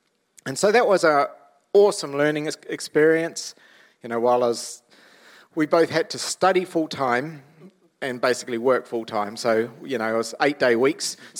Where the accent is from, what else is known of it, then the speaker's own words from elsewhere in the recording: Lower Hutt, Wellington, New Zealand; also born or lived in Auckland; I'm the youngest. I was born in Auckland. As a family, we moved down to Lower Hutt. My father became a pastor when I was about 3 years old. And so then we moved up to Gisborne, and I lived there